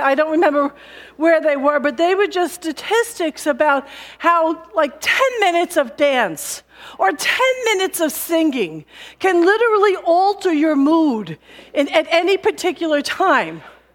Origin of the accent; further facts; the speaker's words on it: Ireland; and I am Irish, so I can't believe, well, would you believe me?